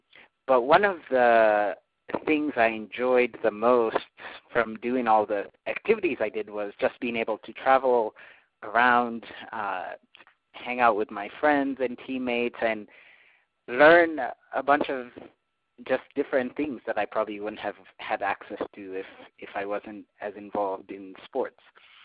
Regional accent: Nairobi, Kenya; you all know I was born and raised in Nairobi, Kenya. So Nairobi is the capital of Kenya.

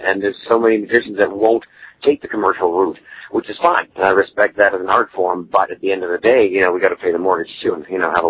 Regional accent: Canada; You know, I'm from Canada, where water runs freely all over the place.

